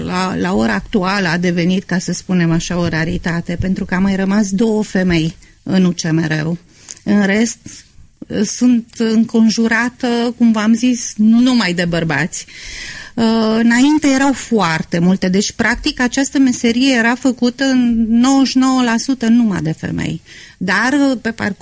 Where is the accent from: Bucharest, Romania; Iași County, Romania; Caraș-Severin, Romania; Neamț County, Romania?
Caraș-Severin, Romania; Reșița; Aici, în Reșița.